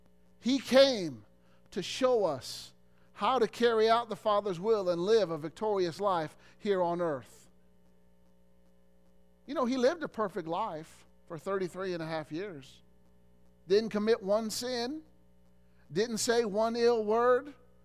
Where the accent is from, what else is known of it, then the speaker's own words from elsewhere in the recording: Illinois, United States; there was a place in Illinois in my hometown called the Igloo.